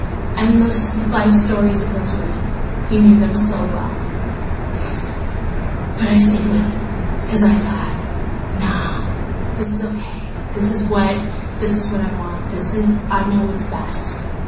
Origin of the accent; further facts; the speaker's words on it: Colorado, United States; I'm a small town girl. I grew up in Colorado in a small town in the middle of the Rocky Mountains. Actually, not even in town. It's 7 miles outside of town. I was raised in the church.